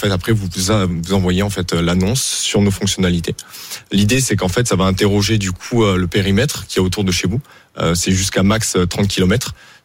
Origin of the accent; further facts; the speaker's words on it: Argelès-sur-Mer, Occitanie, France; Moi, je viens du coup d'Argelès-sur-Mer.